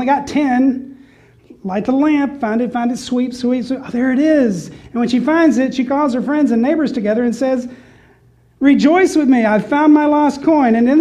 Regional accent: Knoxville, Tennessee, United States; I grew up in Knoxville, and I worked in a Coca-Cola stand up to my ankles in ice water and Coke for hours

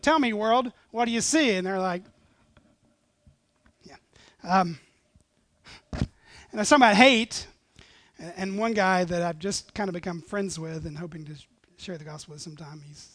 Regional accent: Texas, United States; and I'm from Texas, and Texans love their personal space.

